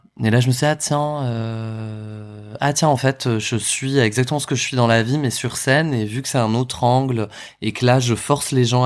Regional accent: Bordeaux, Nouvelle-Aquitaine, France; Ouais, je viens de la banlieue de Bordeaux.

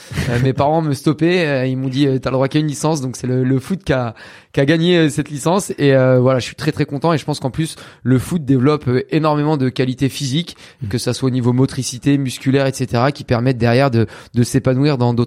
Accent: Caen, Normandy, France; Moi, du coup, je suis de Caen, en Normandie

